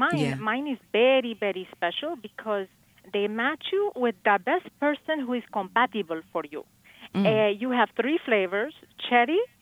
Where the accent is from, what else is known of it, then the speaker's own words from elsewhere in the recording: Colombia; now in United States; I'm from Colombia. My father, we were very, very, very poor. My father was doing odd jobs, you know, in Colombia. But he said, we're going to go to the United States.